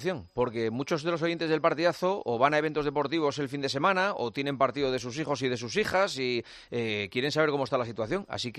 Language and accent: Spanish; Asturias, Spain; Yo que soy asturiano